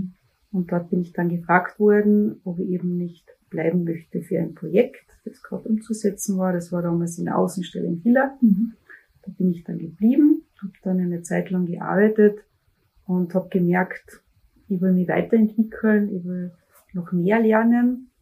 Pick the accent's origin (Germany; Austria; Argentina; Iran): Austria; Villach, Carinthia; Ich bin am Land aufgewachsen, also in ganz einem kleinen Dorf, ein bisschen außerhalb von Villach in der Unterschütt, wenn das vielleicht jemand kennt. Und auch in sehr einfachen Verhältnissen.